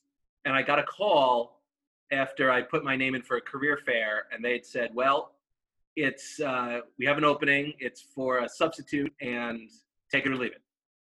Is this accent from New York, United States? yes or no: yes; New York, United States; I'm not from Virginia, actually. I originally grew up in New York, hence the last name. Not too many big, long Italian names like that down here.